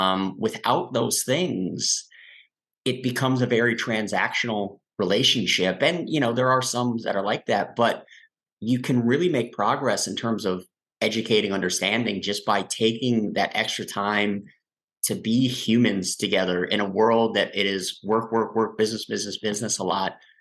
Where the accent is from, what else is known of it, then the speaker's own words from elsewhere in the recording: Minnesota, United States; my wife and I went to Sweden and Norway, and that's my cultural heritage. I mean, I'm from Minnesota. I mean, I'm very Minnesotan. You probably that comes through very often. Sometimes with my accent, it comes through.